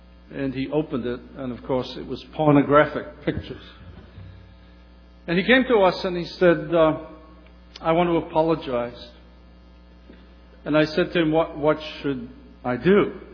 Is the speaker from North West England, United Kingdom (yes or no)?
yes; Liverpool, North West England, United Kingdom; I remember as I grew up in Liverpool, England